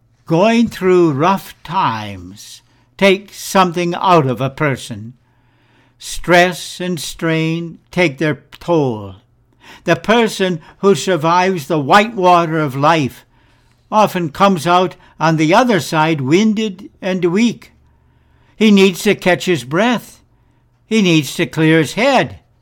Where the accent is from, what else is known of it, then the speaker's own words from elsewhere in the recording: Green Bay, Wisconsin, United States; Growing up near Green Bay, I knew the word hurricane, but I had never felt the fury of such a storm.